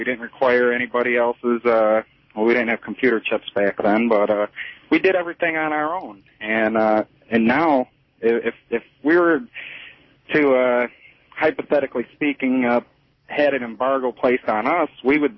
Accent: Monroe, Michigan, United States; Actually, I'm up at work in Dearborn. I'm from Monroe.

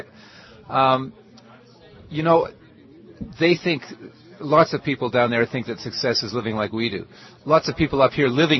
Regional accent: Canada; Luckily, I'm a Canadian.

